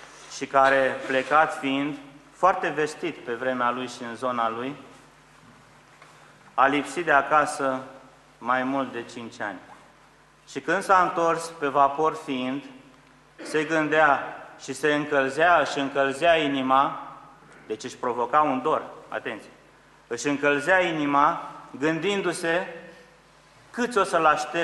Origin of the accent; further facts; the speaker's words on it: Romania; Noi suntem români, frați creștini. Suntem români.